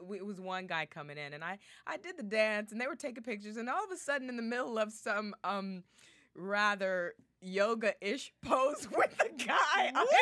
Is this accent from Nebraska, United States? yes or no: no; Virginia, United States; I'm a Southern Belle. I'm from Virginia.